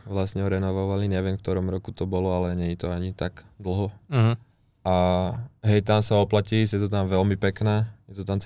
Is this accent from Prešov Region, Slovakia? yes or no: no; Skalica, Trnava Region, Slovakia; now in Trnava, Slovakia; v podstate ja som zo Skalice, zo Záhoria, ale keďže už tu bývam 5. rokom